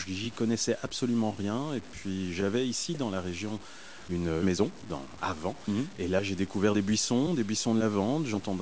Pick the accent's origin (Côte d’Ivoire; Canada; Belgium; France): Belgium; moved away as an adult; Je suis belge.